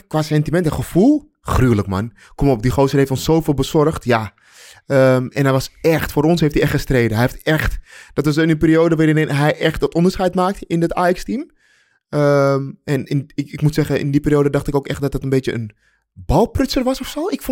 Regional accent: Amsterdam, North Holland, Netherlands; Maar het is wel genieten voor ons als Amsterdammers.

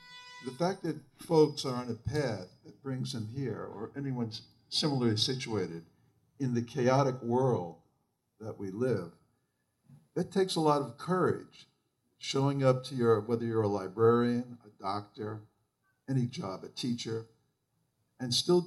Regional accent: New York, United States; I grew up in New York and Long Island.

